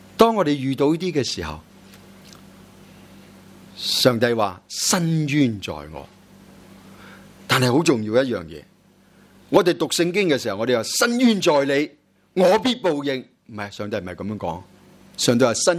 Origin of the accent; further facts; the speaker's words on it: Guangzhou, Guangdong, China; 一句説話我都好有意思，係我哋即係廣州人，係我哋中國人講噶嘛，得饒人處且饒人